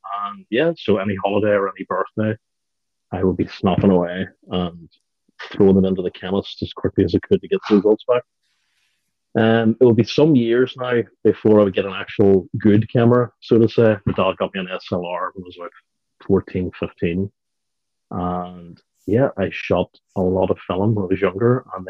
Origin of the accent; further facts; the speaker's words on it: Portadown, Northern Ireland, United Kingdom; I'm from Portadown, which is about 30 miles from Belfast.